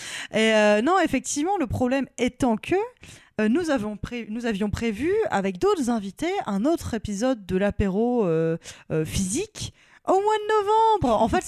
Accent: Paris, Île-de-France, France; Sachant qu'en plus, je suis parisienne.

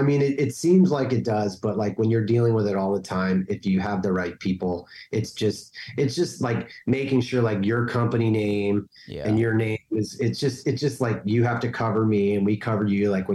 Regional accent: Washington, District of Columbia, United States; born there; but I was born in Washington, D.C.

